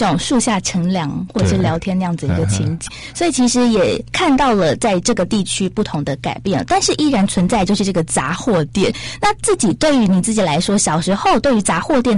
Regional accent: Xinzhuang, New Taipei, Taiwan; 其实我自己呢是在新庄老街出生长大了，

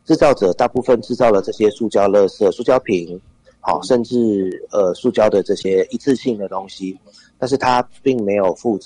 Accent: Taiwan

